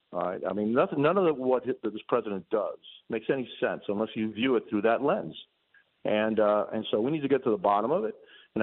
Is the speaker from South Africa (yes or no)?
no; Cuba; English is a second language; now in United States; I came from Cuba. I've already seen my freedom in my home country disappear.